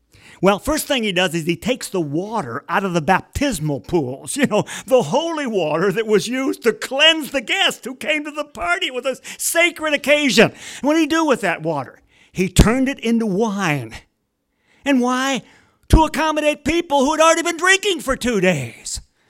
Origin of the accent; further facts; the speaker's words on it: St. Louis, Missouri, United States; we're both from St. Louis and we love the Cardinals and baseball is big to us.